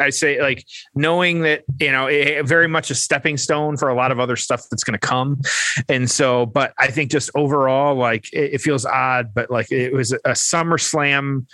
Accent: Detroit, Michigan, United States; This is then the following evening, Detroit, Michigan, my hometown

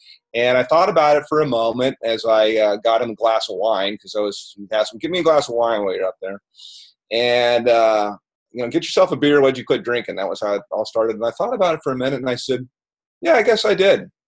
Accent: Tucson, Arizona, United States; I grew up in Tucson, Arizona.

